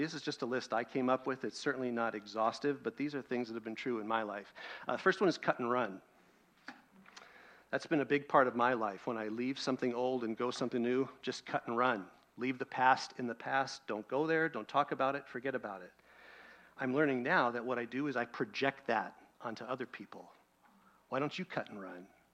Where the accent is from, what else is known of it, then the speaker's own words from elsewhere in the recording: Seattle, Washington, United States; moved away as an adult; You know, I just, hey … I'm here, I'm from Seattle.